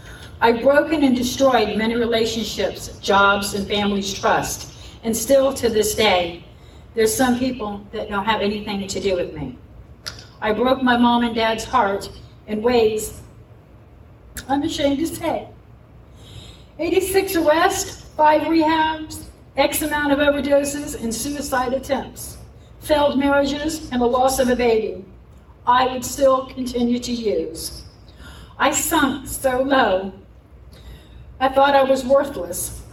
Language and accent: English; Florida, United States; I grew up in the Florida Keys.